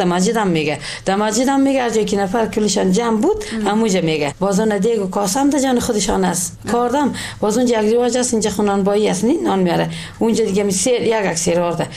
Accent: Ghorband, Parwan, Afghanistan; از غربند هستیم.

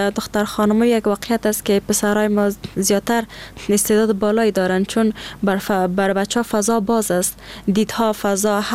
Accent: Afghanistan; یگانه مشکلی که ما افغانا داریم همین شرایط است

